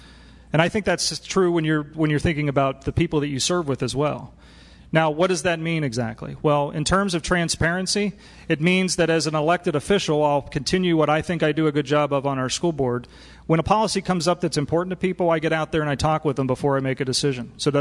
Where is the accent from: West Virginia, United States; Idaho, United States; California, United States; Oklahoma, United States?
West Virginia, United States; from West Virginia, this is something that I've been paying attention to with folks that still live in my home state who've been talking about it.